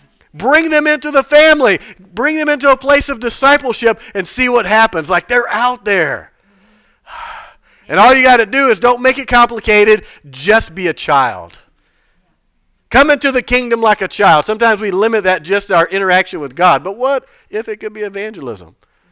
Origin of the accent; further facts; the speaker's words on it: Georgia, United States; also born or lived in New Bern; I grew up in Georgia. It's the Coca-Cola capital of the world.